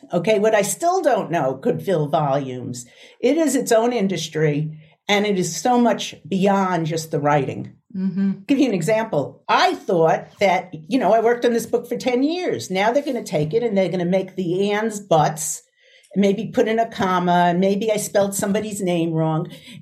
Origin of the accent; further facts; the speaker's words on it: New York, United States; You know, I grew up in New York, so I've been to that library my whole life.